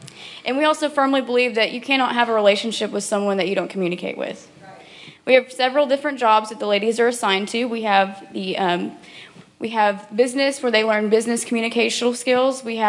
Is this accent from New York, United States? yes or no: no; Conway, Arkansas, United States; Like I said … I'm 22 years old. I'm from Conway, Arkansas.